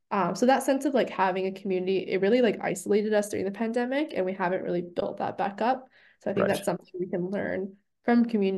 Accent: Thunder Bay, Ontario, Canada; I grew up back in Thunder Bay. The neighborhood I grew up in was very like diverse in terms of socioeconomic status.

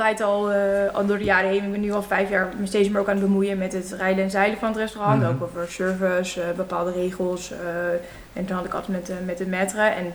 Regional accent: Haarlem, North Holland, Netherlands; En ik kom zelf uit Haarlem

